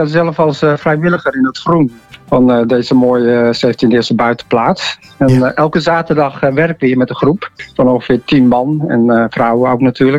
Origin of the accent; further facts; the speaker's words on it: Marknesse, Flevoland, Netherlands; now in Amstelveen, Netherlands; ik kom zelf uit de Noord-Oostpolder, een dorp Marknesse. Maar ik woon zelf in Amstelveen, dus vlak bij Wester-Amstel.